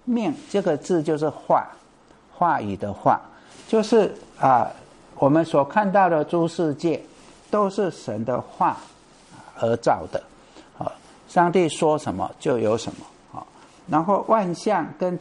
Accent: Taiwan; 我小时候住在淡水河边， 淡水河边，那时候还没有这些什么截弯取直啊，这些还没有提防的时候，那涨潮跟落潮是很明显的

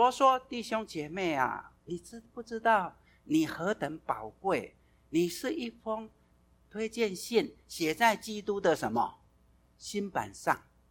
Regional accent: China; 我们中国人常讲日久才怎样见人心，对不对？

